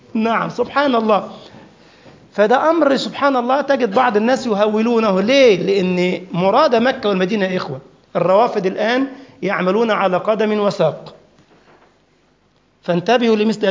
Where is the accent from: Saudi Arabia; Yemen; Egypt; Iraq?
Egypt; ده عندنا في مصر مش عارفين يقعدوا